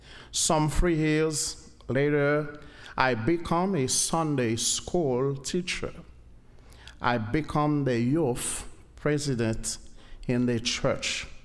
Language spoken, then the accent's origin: English; Haiti; English is a second language; I'm from Haiti.